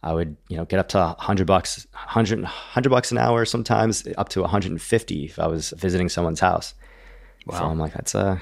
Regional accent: Long Island, New York, United States; that's just what you did growing up in Long Island in New York. That's a very much part of the culture up there.

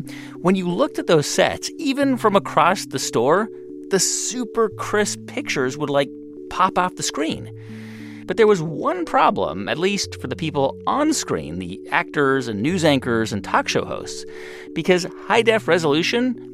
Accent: California, United States; I remember Bullock's. I grew up in Southern California.

